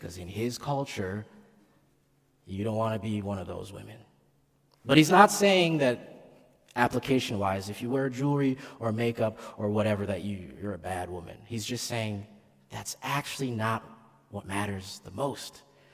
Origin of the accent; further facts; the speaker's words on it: DR Congo; now in United States; I'm Congolese American. Congolese are interesting people, very focused on the externals.